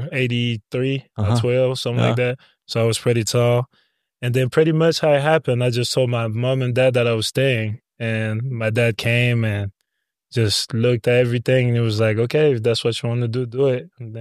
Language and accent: English; France; Like, I was in my hometown at the end of the day. I had some friends and cousins, stuff like that.